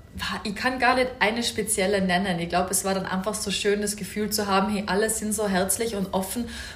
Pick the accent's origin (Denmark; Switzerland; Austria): Austria; Tyrol; da standen manchmal Dialektwörter drinnen, die ich so als Tirolerin nicht nutze.